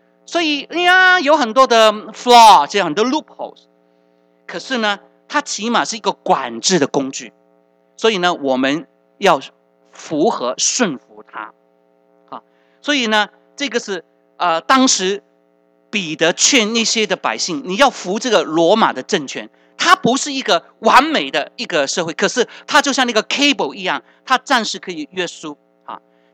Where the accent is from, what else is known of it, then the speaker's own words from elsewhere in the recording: China; 我们中国人